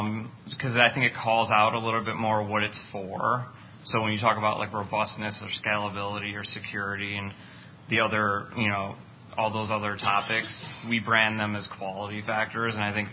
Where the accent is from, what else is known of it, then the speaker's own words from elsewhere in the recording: Cleveland, Ohio, United States; I'm from the Cleveland, Ohio area